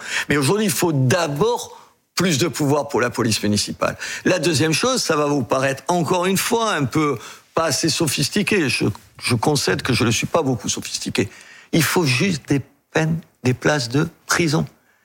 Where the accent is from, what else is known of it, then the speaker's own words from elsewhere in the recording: Béziers, Occitanie, France; Chez moi, à Béziers, il y a un certain nombre de produits qui vous permettent de produire plus de vin